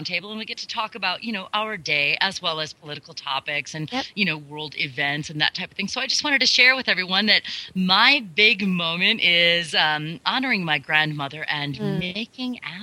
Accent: Wisconsin, United States; also born or lived in California; now in Nevada, United States; when I moved to California, I now live in Nevada. But when people used to find out that I was from Wisconsin, they used to say, oh, do you know John?

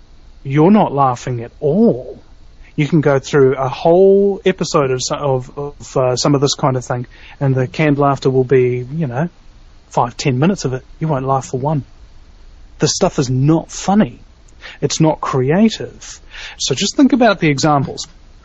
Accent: New Zealand; Now, me being a New Zealander, I mean, you know, we get American culture because our culture is American culture to a large degree.

